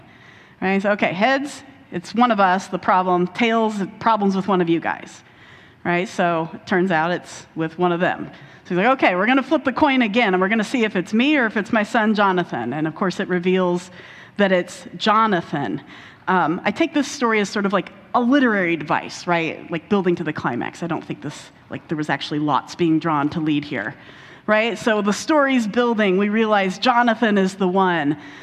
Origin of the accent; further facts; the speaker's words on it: Indianapolis, Indiana, United States; I grew up in Indianapolis, and so we would like to go hike in Brown County State Park.